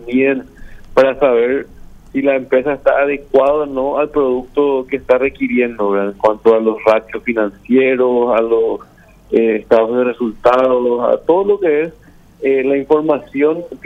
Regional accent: Paraguay; la solidaridad que tenemos como paraguayos

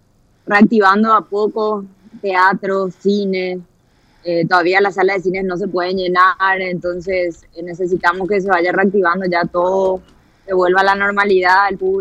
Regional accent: Paraguay; Sí, en realidad somos tres paraguayos

